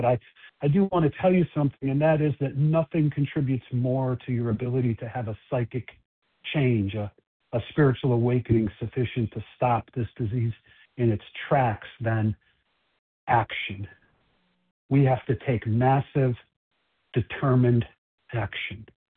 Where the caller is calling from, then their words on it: Chicago, Illinois, United States; I'm calling from Chicago, and I'm going to be the host for the presentation today.